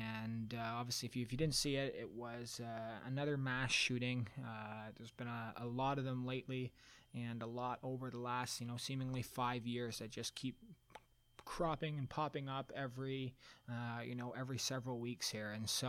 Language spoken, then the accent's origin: English; Canada; obviously, I'm not American, I'm Canadian.